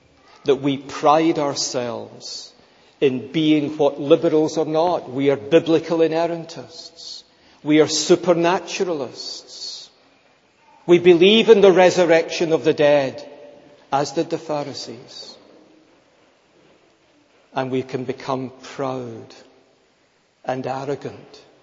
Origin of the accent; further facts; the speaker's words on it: Scotland, United Kingdom; I'm a Scot, as you know